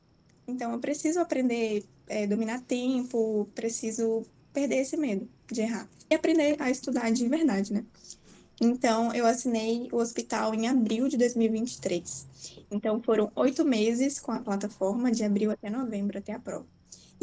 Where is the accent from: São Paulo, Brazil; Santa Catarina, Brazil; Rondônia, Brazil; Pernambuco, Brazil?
Rondônia, Brazil; Guajará-Mirim; Então, eu sou daqui de Guajará Mirim, no interior de Rondônia, bem na fronteira com a Bolívia.